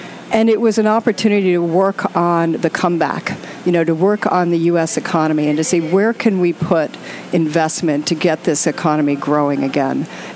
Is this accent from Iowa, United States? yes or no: no; Baltimore, Maryland, United States; it really inspired me. to come back to Baltimore and say, what can I do for my hometown? This is where I live.